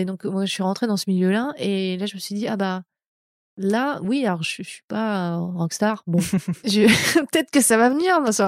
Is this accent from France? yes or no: yes; France; now in United States; Mais oui, je suis française, hein, je ne suis pas américaine, j'ai une carte verte.